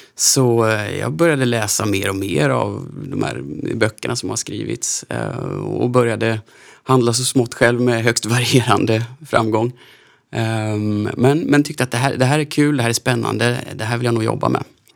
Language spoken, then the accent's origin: Swedish; Småland, Sweden; Och jag växte upp i Småland, föräldrar som egna företagare, så som ganska många är i den regionen så att säga.